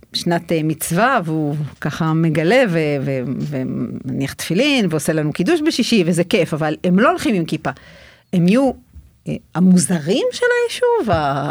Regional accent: Tel Aviv, Tel Aviv District, Israel; also born or lived in Kfar Saba; אני תל אביבית רוב שנותיי, לפני כן כפר סבא, כן, מרכז הארץ, אף פעם לא היו לי כל מיני הרפתקאות במקומות אחרים.

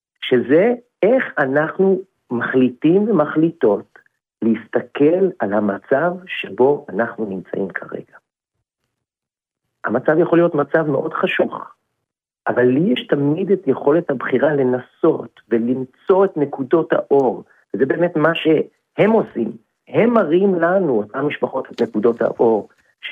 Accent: Jerusalem, Jerusalem District, Israel

